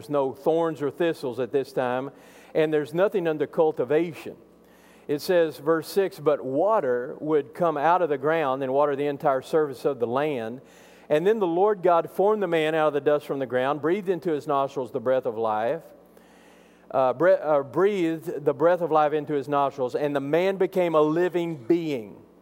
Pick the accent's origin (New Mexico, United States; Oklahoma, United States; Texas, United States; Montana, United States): Texas, United States; Now, I grew up out in West Texas where there weren't too many trees.